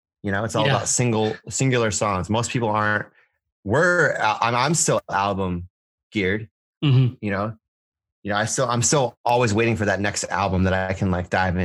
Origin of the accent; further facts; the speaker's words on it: Massachusetts, United States; And like, I'm from Western Mass and there's really not there. I have to travel to New York.